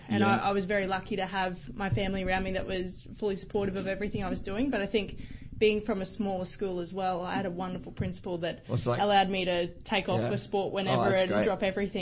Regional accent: Kingaroy, Queensland, Australia; But I had everything in Kingaroy. Like I had my family there.

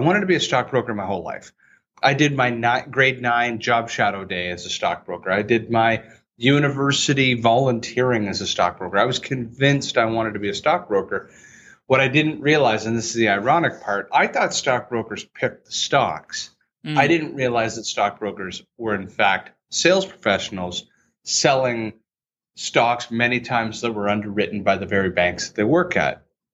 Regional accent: Calgary, Alberta, Canada; born there; So I was born in 1978 in Calgary, Alberta, Canada.

